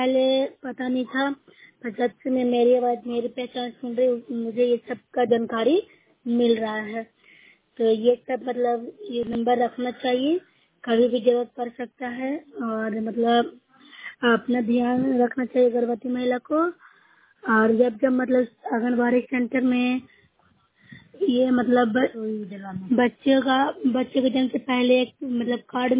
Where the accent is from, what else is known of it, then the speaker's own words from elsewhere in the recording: Bihar, India; मैं नौसै ब्लॉक से हूँ, जिला नालंदा की निवासी हूँ।